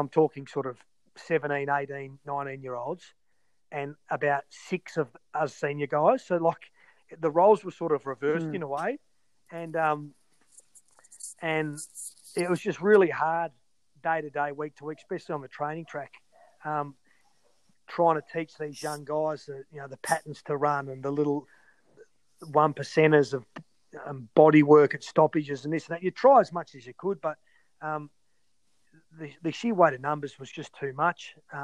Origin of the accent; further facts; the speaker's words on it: Hawthorn, Victoria, Australia; I grew up in Hawthorn, got a lot of good mates there.